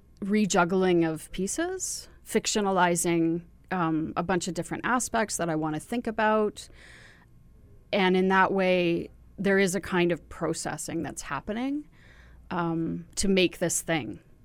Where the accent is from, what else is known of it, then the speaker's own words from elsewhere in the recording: Ontario, Canada; I'm from Ontario originally.